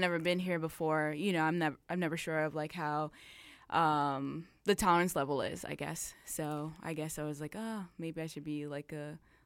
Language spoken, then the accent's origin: English; New York City, New York, United States; now in Albany, United States; And I'm from New York City and based in Albany.